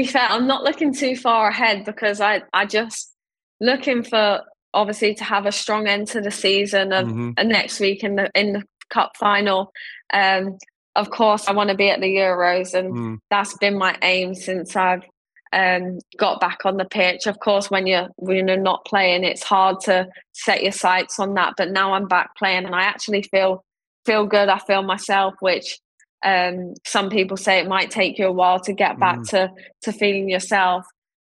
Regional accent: Ealing, London, United Kingdom; from growing up in Ealing and being around the corner at Wembley

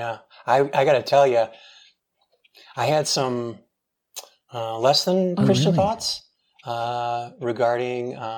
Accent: Indiana, United States; Originally, I'm from on the south of Indianapolis, just south of Indianapolis.

